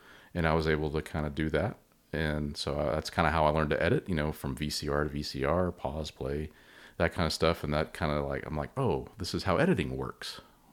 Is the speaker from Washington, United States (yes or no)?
no; Fort Worth, Texas, United States; I think Fort Worth is a smaller place than Dallas, so it's kind of, I wouldn't say it's a small town by any means at all